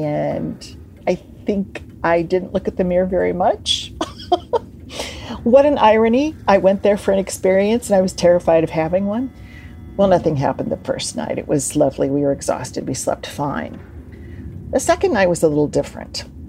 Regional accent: Springfield, Illinois, United States; I'm from Springfield, Illinois, and I think the states are less accepting of paranormal phenomena, all right?

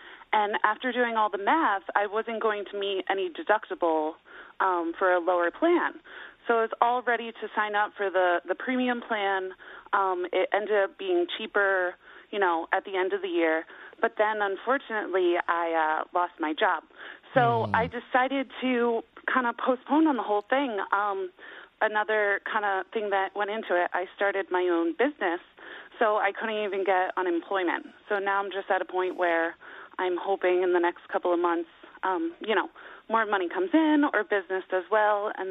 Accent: New Jersey, United States; No, I'm Jersey by heart. I grew up in Jersey.

